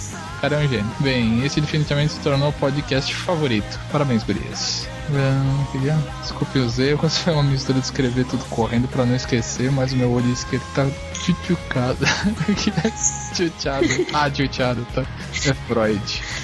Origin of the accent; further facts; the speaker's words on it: São Paulo, Brazil; sou de Sampa, cidade da poluição.